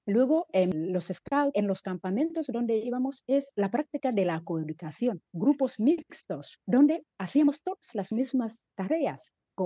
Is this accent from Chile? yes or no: no; Senegal; now in San Sebastián, Spain; Soy senegalesa y donostiarra porque también ya llevo mucho tiempo viviendo en Donosti.